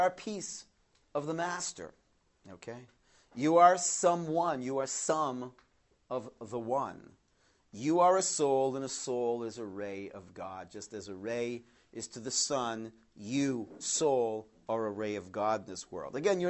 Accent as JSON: {"language": "English", "country": "Canada", "tie": "born or raised there", "said": "I grew up in Canada, and Israel was not, we were not a very Zionistic home."}